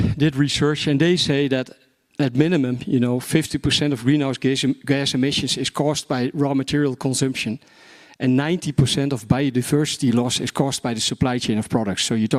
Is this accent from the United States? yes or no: no; Netherlands; English is a second language; Ich bin Holländer. … I'm from the Netherlands.